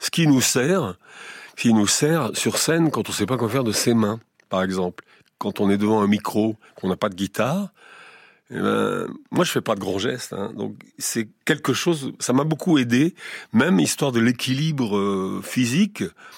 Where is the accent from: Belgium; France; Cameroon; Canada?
Belgium; je suis noir, je suis belge, je suis fumée, poussière, vacarme et tout ça.